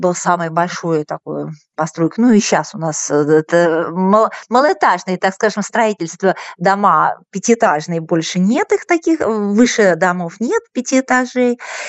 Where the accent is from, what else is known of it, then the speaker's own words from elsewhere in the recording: Yuzha, Ivanovo Oblast, Russia; я коренной южский житель, мои корни все здесь